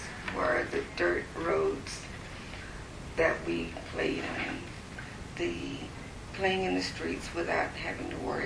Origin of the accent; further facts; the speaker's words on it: Silver Springs, Florida, United States; also born or lived in Tampa; I was not born in Silver Springs, okay. But my grandmother lived here, so we were raised here and in Ybor City.